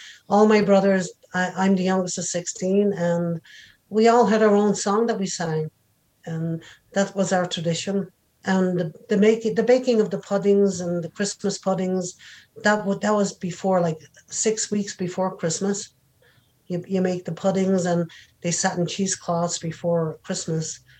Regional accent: Ireland; now in United States; Growing up in Ireland, we had all these traditions, you know.

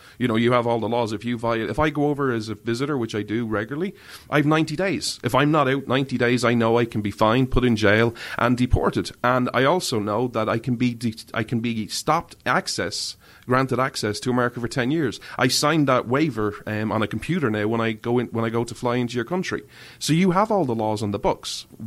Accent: Ireland; I'm an Irishman.

